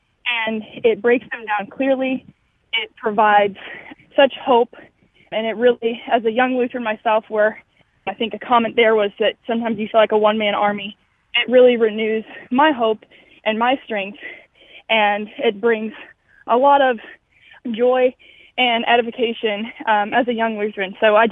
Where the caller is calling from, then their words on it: Austin, Texas, United States; I'm calling in from Austin, Texas. And I just wanted to say I'm down here.